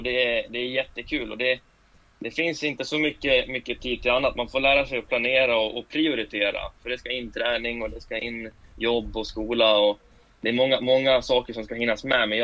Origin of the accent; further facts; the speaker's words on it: Falun, Dalarna County, Sweden; Jag är 18 år gammal. Jag är född och uppvuxen i Falun.